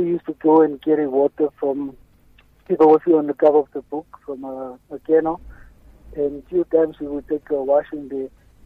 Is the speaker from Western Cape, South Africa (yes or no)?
no; Upington, Northern Cape, South Africa; what a privilege and an honor to grow up in such a small place